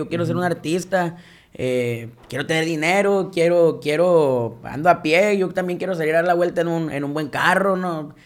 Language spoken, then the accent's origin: Spanish; Caborca, Sonora, Mexico; se miraba bien bonito Caborca, que es de donde yo soy, güey, las luces.